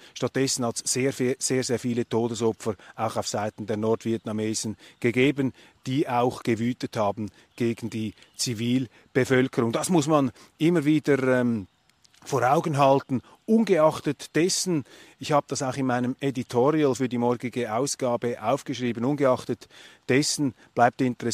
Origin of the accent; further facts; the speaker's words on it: Switzerland; Und als Europäer, als Schweizer, beschleicht einen hier immer das Gefühl, dass unsere Welt da schwächelt